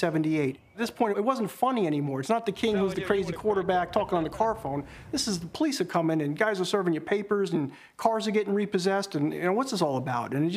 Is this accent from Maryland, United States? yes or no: yes; Maryland, United States; and we're not from Florida, we're from Maryland.